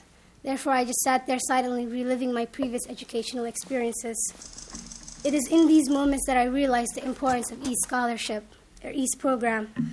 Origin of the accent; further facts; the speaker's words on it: Rochester, United States; Growing up in Rochester, I've always been the minority student in most of my classes